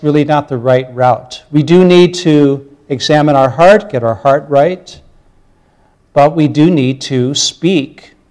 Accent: Chicago, Illinois, United States; despite my looks, I am an American. So I grew up in Chicago

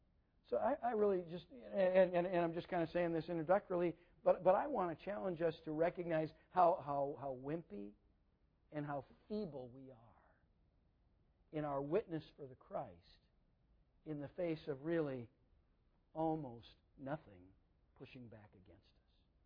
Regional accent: United States; I mean, I'm an American pastor

